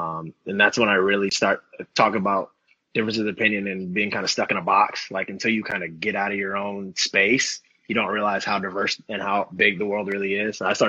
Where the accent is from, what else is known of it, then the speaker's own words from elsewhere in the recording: Boone, Iowa, United States; So I'm from Iowa, right? So flat, no water, none of that.